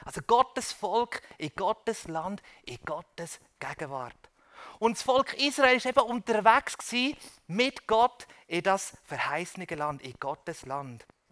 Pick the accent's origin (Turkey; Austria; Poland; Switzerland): Switzerland; now in Moldova; als Schweizer Bürger lebe ich ja im Moment mit meiner Familie in Moldawien. Und trotzdem, ich lebe in Moldawien, und trotzdem drückt so der Schweizer Pass durch.